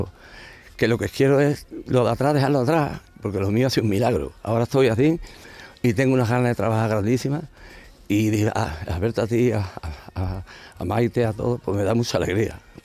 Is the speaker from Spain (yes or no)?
yes; Los Palacios y Villafranca, Andalusia, Spain; de los palacios soy y andaluz yo me siento.